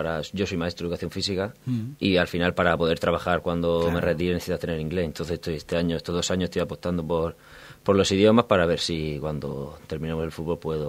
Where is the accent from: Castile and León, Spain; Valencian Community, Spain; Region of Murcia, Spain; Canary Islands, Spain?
Region of Murcia, Spain; La verdad que soy de Murcia, al final la familia y todo tira.